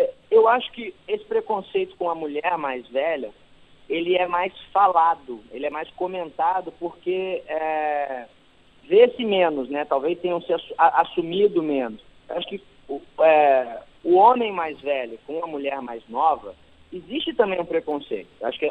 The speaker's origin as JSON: {"language": "Portuguese", "town": "Palmas", "region": "Tocantins", "country": "Brazil", "said": "Eu não sou do Rio de Janeiro, né? Eu sou de Palmas, Tocantins."}